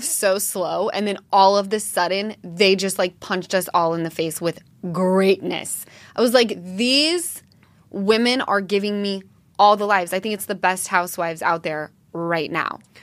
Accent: Salt Lake City, Utah, United States; Yep. I'm from Salt Lake.

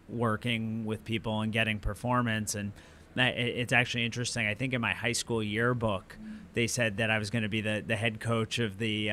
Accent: Swampscott, Massachusetts, United States; now in New York, United States; Little suburb, very, very closed off community, Swampscott, Massachusetts.

